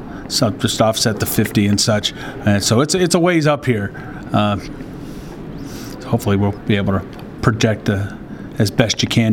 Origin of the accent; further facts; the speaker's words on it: Brookfield, Wisconsin, United States; I'm from Brookfield, Wisconsin